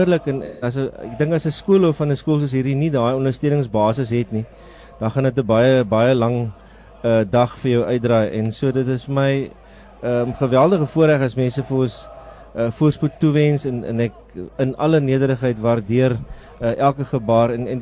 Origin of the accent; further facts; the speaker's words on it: Paarl, Western Cape, South Africa; soos jy het ek groot geword in die Parel